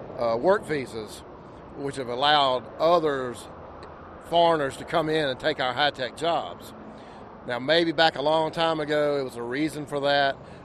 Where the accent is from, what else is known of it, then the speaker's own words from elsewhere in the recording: Bessemer, Alabama, United States; Bessemer, Alabama.